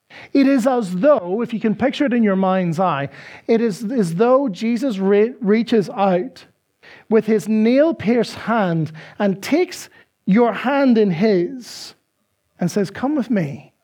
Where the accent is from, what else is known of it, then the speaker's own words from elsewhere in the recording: Northern Ireland, United Kingdom; as indeed where I grew up in Northern Ireland. There was communities that were hostile to one another.